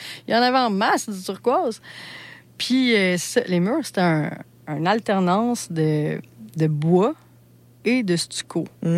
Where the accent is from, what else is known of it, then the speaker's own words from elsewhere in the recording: Sherbrooke, Quebec, Canada; moi, je viens de Sherbrooke, puis j'ai grandi avec une mère monoparentale de 3 enfants